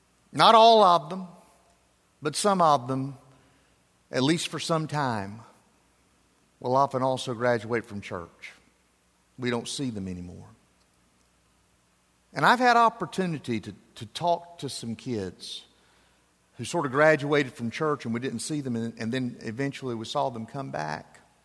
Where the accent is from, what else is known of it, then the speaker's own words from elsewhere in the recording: North Carolina, United States; It comes from my home state of North Carolina